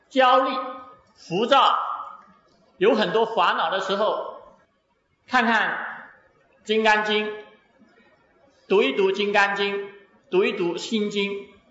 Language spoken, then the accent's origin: Chinese; China; 那么作为我们中国人在介绍西方心理学的同时啊，其实我们应该要能够认识到在我们东方的这个文化中